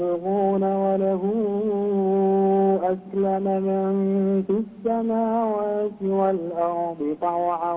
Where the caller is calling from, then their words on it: Iraq; من العراق